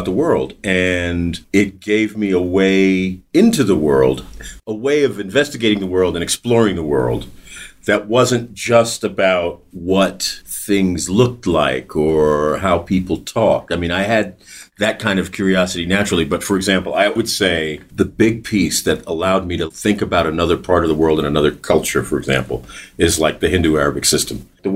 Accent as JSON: {"language": "English", "region": "New York", "country": "United States", "tie": "born or raised there", "said": "growing up in New York and having access"}